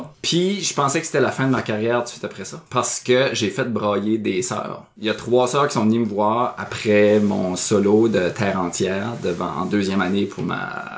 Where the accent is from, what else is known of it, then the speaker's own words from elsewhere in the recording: Shippagan, New Brunswick, Canada; Moi, je venais de la Mecque, je venais de Chipagan.